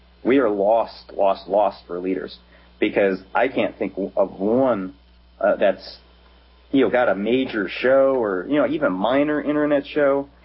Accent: Pennsylvania, United States; I'm from Pennsylvania. I actually went to university at Shippensburg University for a few years

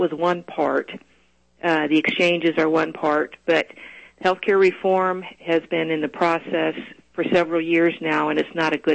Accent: Oklahoma, United States; I'm from Oklahoma, so we know

